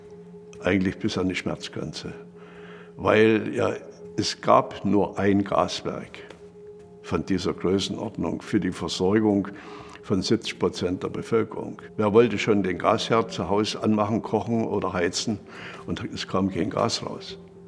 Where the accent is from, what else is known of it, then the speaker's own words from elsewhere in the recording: Zittau, Saxony, Germany; Und habe mich in meiner Heimatstadt Zittau